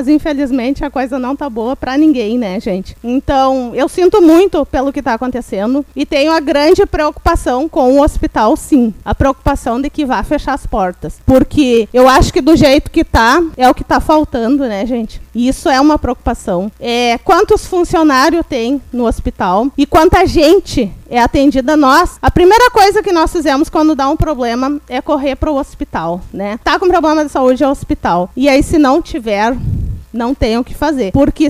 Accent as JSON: {"language": "Portuguese", "town": "São Francisco", "country": "Brazil", "said": "não só porque eu sou vereadora, mas porque eu sou de São Francisco."}